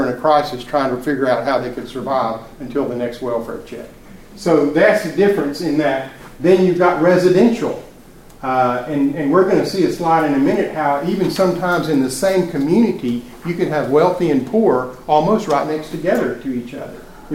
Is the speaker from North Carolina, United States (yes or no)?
yes; Asheville, North Carolina, United States; I'm a native son of Asheville. I grew up in Asheville, and I've seen the changes over the years.